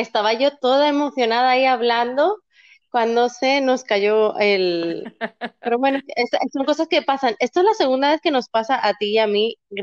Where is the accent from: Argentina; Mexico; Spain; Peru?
Spain; moved away as an adult; now in United States; yo soy española. Vine a Estados Unidos hace unos 10 años, más o menos. Si van a cumplir 10 años, me mudé primero a Nueva York.